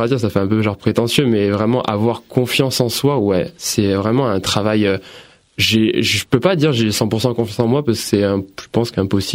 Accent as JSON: {"language": "French", "town": "Saint-Étienne", "region": "Auvergne-Rhône-Alpes", "country": "France", "lives_now": "Paris, France", "said": "Saint-Étienne."}